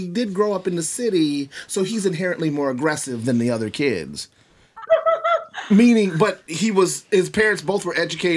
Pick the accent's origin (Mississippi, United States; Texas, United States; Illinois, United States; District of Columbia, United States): District of Columbia, United States; Washington; like growing up intrinsically D.C., the nuances of growing up in Washington, D.C., in a city in its cultural makeup